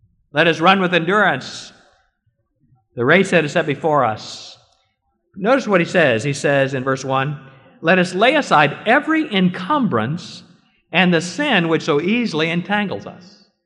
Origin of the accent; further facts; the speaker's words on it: Iowa, United States; I grew up in Iowa, where the Drake Relays was a big annual event.